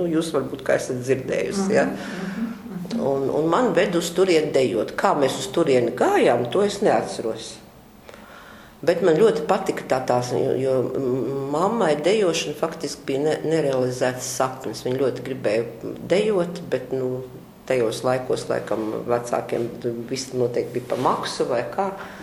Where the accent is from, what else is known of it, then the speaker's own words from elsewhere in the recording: Riga, Latvia; esmu dzimusi Rīdzeniece, visu mūžu nodzīvojusi Pārdaugavā. Sākumā līdz 13 gadu vecumam dzīvojām Baldones ielā. Es mācījos 5. vidusskolā, tā ir tagadējā Vācu ģimnāzija